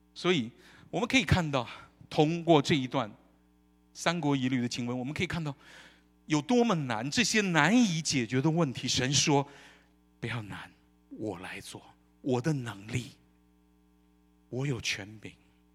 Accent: China; 我是来自中国的基督徒，我再说一遍，我是来自中国的基督徒。我是基督徒，才是我是中国。

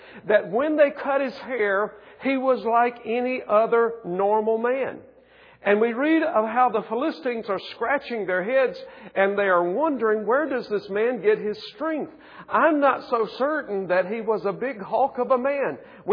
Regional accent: South Carolina, United States; accent: South Carolina; I remember when I was a little boy, I was raised in South Carolina, and you probably hear it in my accent, and it was a very rural area

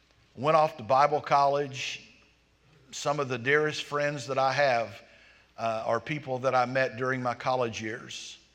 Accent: Jacksonville, Florida, United States; born there; I was born in Jacksonville, but I lived on a farm until I was five, and my mom remarried.

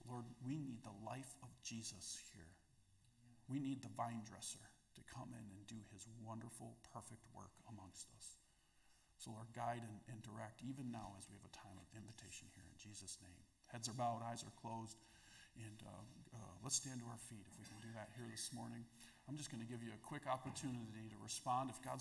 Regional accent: Wisconsin, United States; Give up all my hunting? No. We don't do that. I'm from Wisconsin.

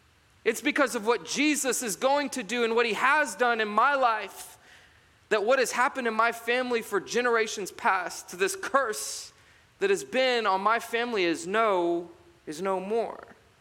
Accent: Georgetown, Texas, United States; now in Springfield, United States; I grew up in Texas, north of Austin, in a place called Georgetown, Texas.

